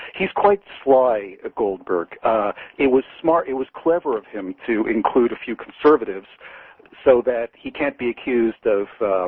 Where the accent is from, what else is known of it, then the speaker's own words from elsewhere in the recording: Canada; now in United States; Well, I'm a dual citizen. So I grew up in Canada, and I guess I've just passed the 50% mark where I've spent more than half my life in the United States.